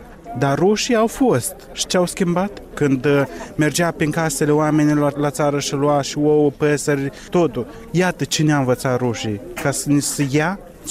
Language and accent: Romanian; Moldova; De ce nu ar fi noi stăpâni la noi acasă, cu demnitate, cu mândrie că suntem moldoveni?